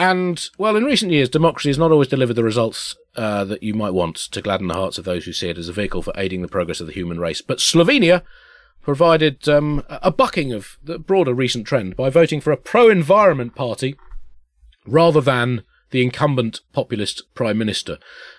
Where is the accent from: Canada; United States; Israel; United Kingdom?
United Kingdom; Tunbridge Wells, South East England; Now, Helen, we grew up in Tunbridge Wells, where I was the town square.